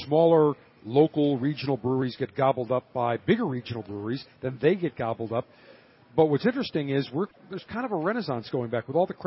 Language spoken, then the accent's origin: English; Buffalo, New York, United States; I remember growing up in Buffalo, there was a beer called Iroquois beer. Very big in Buffalo, Rochester.